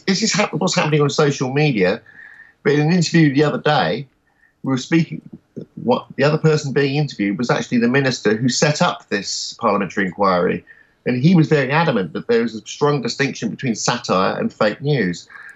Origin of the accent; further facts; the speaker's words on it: London, United Kingdom; born there; I've been to London. I was born in London.